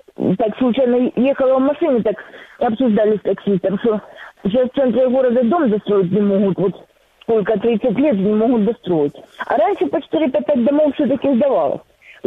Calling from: Donetsk Oblast, Ukraine; Донецкая область.

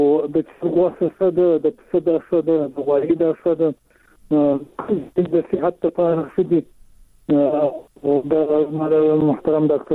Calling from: Shajoy, Zabul, Afghanistan; از توخیم د زابل وزارت شاجول ولسوالی.

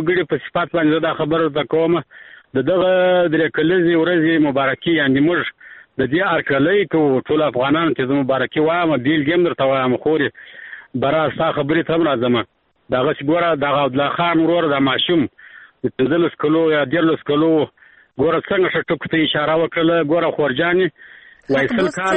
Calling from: Arghandab, Kandahar, Afghanistan; لکندار ولایت ارغنداب ولسوالۍ سره د ټلیفون په کرښه

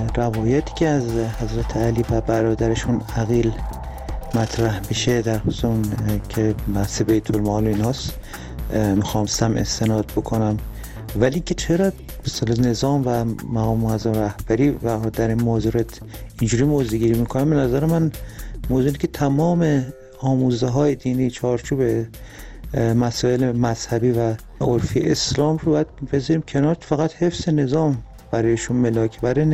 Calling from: Tehran, Tehran Province, Iran; از تهران هستم، درود بر شما.

